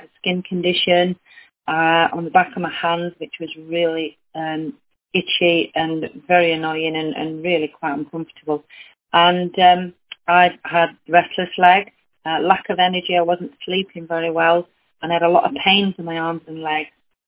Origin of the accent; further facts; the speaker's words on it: Sheffield, Yorkshire and the Humber, United Kingdom; I'm from Sheffield.